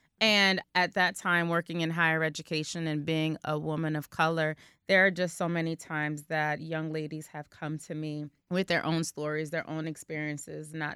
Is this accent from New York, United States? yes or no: no; Passaic, New Jersey, United States; So because I am from Passaic, I circled back into my own town